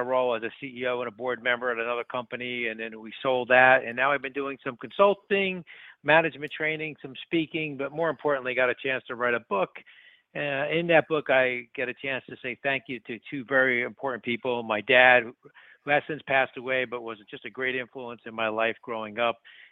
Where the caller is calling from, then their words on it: New Jersey, United States; I'm calling from Jersey, so that's sort of international.